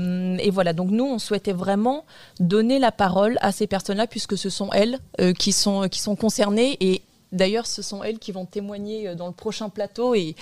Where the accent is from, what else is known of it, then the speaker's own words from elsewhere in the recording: Angers, Pays de la Loire, France; On vient d'Angers.